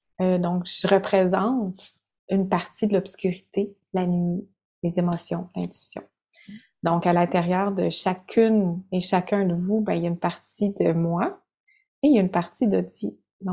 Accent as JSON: {"language": "French", "town": "Quebec City", "region": "Quebec", "country": "Canada", "tie": "born or raised there", "said": "Et donc, moi, j'ai grandi à Québec. J'ai grandi avec ma mère, principalement avec mon frère."}